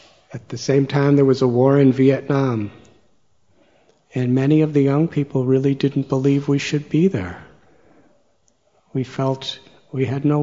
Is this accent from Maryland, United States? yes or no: no; Chicago, Illinois, United States; born there; But I was born in Chicago, in the United States, 1950.